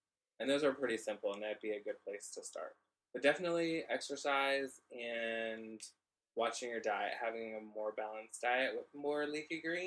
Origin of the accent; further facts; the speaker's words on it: Atlanta, Georgia, United States; I'm from Atlanta, where Coke was born.